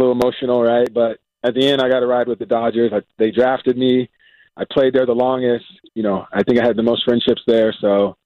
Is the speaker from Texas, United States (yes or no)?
yes; Houston, Texas, United States; Okay, so I'm from Houston, right?